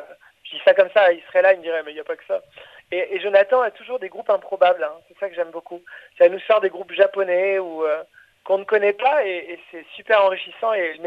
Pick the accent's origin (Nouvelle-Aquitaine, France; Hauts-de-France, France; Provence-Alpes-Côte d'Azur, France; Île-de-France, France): Nouvelle-Aquitaine, France; Angoulême; Nous, on est originaire d'Angoulême en Charente.